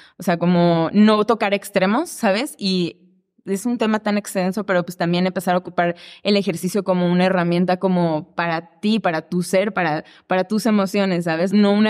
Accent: Veracruz, Mexico; Porque yo vivía en Veracruz, yo soy de Veracruz.

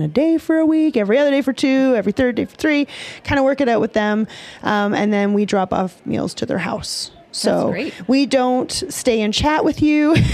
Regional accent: Nova Scotia, Canada; I'm originally from Nova Scotia

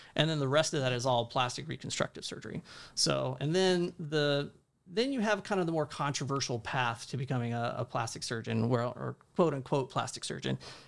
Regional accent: Texas, United States; I'm living up there in New York, New Jersey area, which was a lot of fun, but I'm from Texas.

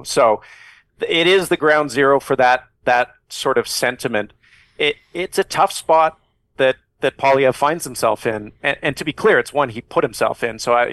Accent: Canada; we're not going to be the 51st state and we're proudly Canadian.

